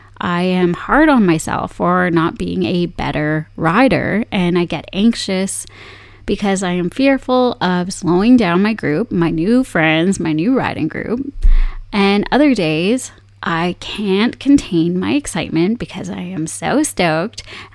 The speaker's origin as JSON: {"language": "English", "region": "Saskatchewan", "country": "Canada", "said": "I am originally from Saskatchewan"}